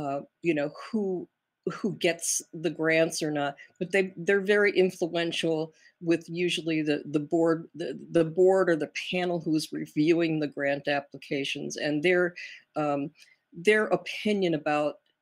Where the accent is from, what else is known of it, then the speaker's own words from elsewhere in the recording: New Jersey, United States; also born or lived in Detroit; now in Minnesota, United States; I'm from New Jersey and Detroit, weird background. It's a long story how I landed here, but I've been in Minnesota since 1984, so I feel like a Minnesotan now.